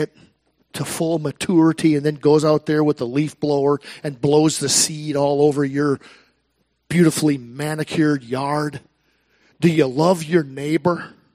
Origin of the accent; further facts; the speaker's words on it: United States; me being white and me growing up in suburban America, USA